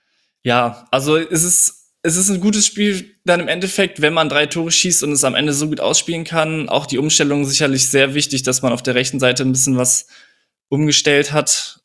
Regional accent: Cologne, North Rhine-Westphalia, Germany; Auch den kennt man ja als Kölner so ein bisschen besser.

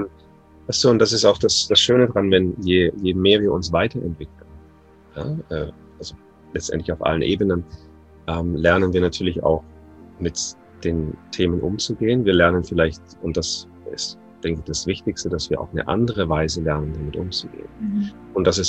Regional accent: Netherlands; Wir haben Berge bei euch, wir haben keine Berge bei uns in Holland.

